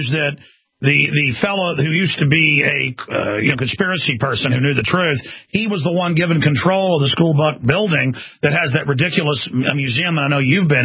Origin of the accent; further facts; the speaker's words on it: Dallas, Texas, United States; So the point, I mean, I'm from Dallas.